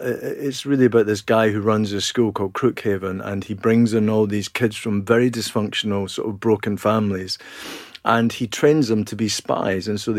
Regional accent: Scotland, United Kingdom; growing up in Scotland and going to the Trossachs as a kid. And we kind of went all over, and we stayed in a lot of caravan sites as well on the west coast of Scotland.

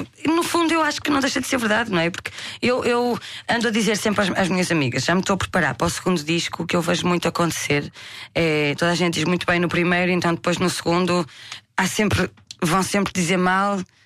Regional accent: Barcelos, Norte, Portugal; É que eu sou de Barcelos, né, que é lá em cima.

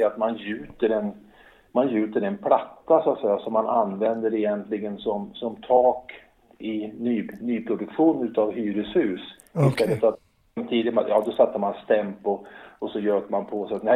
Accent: Sundsvall, Västernorrland County, Sweden; Jag är visserligen uppvuxen utanför Sundsvall

